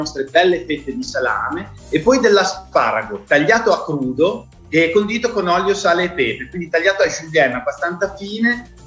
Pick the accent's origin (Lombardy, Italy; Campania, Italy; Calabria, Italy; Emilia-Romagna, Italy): Emilia-Romagna, Italy; Modena; No, io sono di Modena.